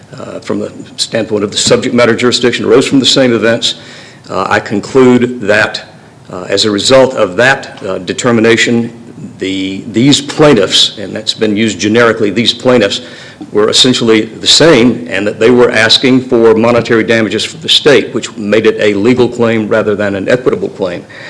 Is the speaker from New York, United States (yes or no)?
no; Murfreesboro, Tennessee, United States; from Murfreesboro, just outside Nashville.